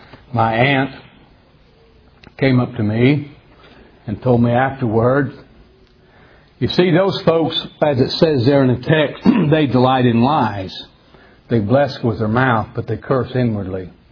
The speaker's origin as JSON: {"language": "English", "town": "Salt Lake City", "region": "Utah", "country": "United States", "tie": "born or raised there", "said": "Some of you know that I grew up in Mormonism, grew up out in the Salt Lake City area of Utah."}